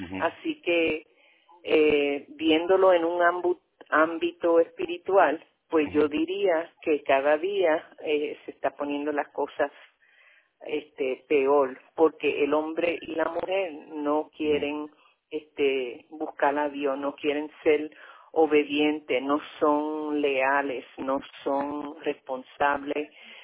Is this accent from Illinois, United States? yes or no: yes; Chicago, Illinois, United States; also born or lived in New York; now in Puerto Rico; Primero, yo nací en Nueva York y me crié en Chicago. Y entonces, yo llevo aquí 45 años ya en Puerto Rico.